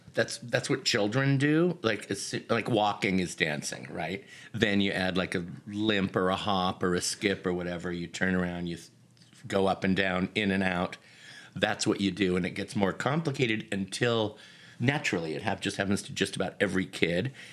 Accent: Seattle, Washington, United States; I grew up in Seattle. That's where that was.

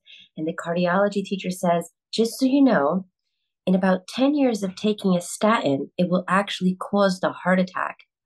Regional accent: Bronx, New York, United States; born there; And I'm a Puerto Rican woman. I was born in the Bronx.

